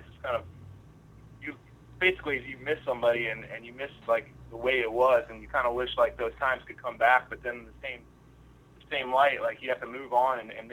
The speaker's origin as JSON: {"language": "English", "town": "Virginia Beach", "region": "Virginia", "country": "United States", "said": "because I come from Virginia Beach, which is like really small kind of suburbs, and then you know there's like the ocean front, and there's not a whole lot there. It's really close-knit"}